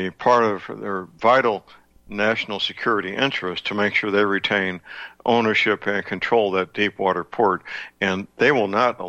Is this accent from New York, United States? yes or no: no; Missouri, United States; we bomb the Middle East from my home state of Missouri routinely